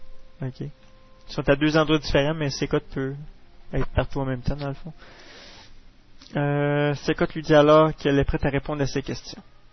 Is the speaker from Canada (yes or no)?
yes; Quebec, Canada; accent: Québécois; Désolé pour ceux qui n'ont pas compris mon accent québécois.